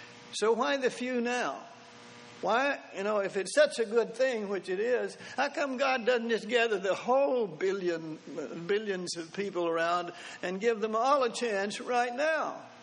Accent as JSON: {"language": "English", "region": "Texas", "country": "United States", "said": "I'm a Texan. I'm a cotton picker. I've been humble all my life."}